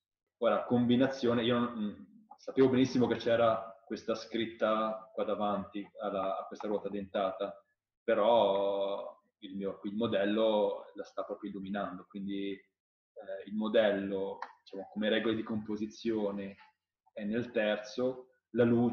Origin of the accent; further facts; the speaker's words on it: Genoa, Liguria, Italy; perché da genovese ricordo quando da Voltri si vedeva questo pauroso incendio